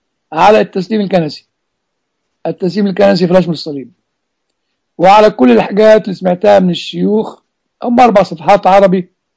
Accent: Egypt; now in United States; موجود عندنا في امريكا زي موجود عندنا في مصر

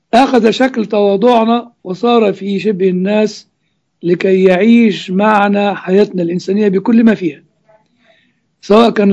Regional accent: Cairo, Cairo Governorate, Egypt; كنت مولود وساكن في مصر القديمة

